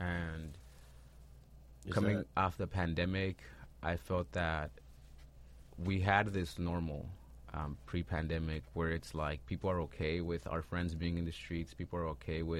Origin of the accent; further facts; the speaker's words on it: Iguala, Guerrero, Mexico; I am from Iguala, Guerrero de la Independencia. It is the home of the original tribe of the Olmeca back hundreds of years.